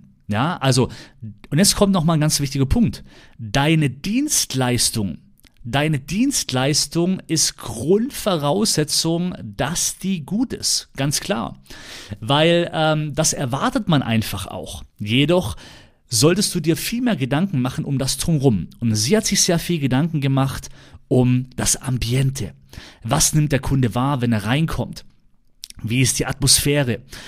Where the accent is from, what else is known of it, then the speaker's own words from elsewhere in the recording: Ravensburg, Baden-Württemberg, Germany; Also, ich komme aus Ravensburg